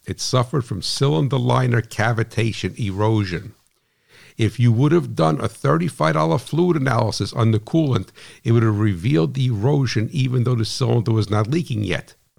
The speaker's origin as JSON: {"language": "English", "region": "New Jersey", "country": "United States", "said": "And that's rough for me because I'm from New Jersey, right? So I got to talk with my hands."}